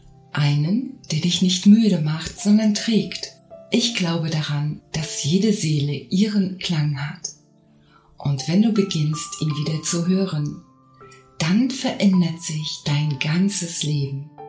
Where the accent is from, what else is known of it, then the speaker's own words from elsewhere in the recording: Germany; born there; Ich bin in Deutschland geboren mit einem Namen, den viele tragen